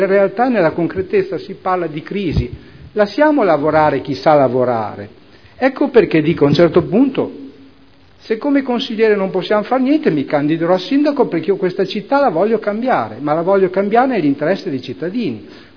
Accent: Bologna, Emilia-Romagna, Italy; now in Modena, Italy; Io amo leggere solo perché sono bolognese, 35 anni che abito a Modena, sì.

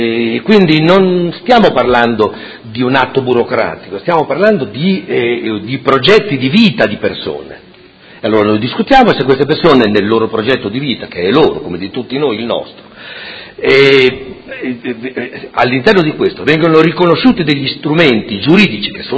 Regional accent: Modena, Emilia-Romagna, Italy; io sono di Modena, sono nato e tutto

